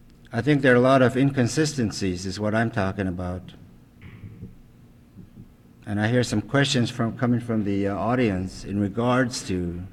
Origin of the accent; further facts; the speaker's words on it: Tenakee Springs, Alaska, United States; born there; also born or lived in Sitka; now in Juneau, United States; I was born in Tenneke, and my grandfather comes from Angoon, has moved to Tenneke.